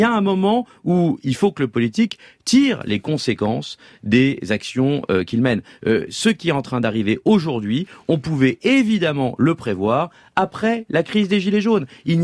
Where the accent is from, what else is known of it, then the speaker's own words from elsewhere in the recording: France; François Sureau comme moi-même, nous sommes français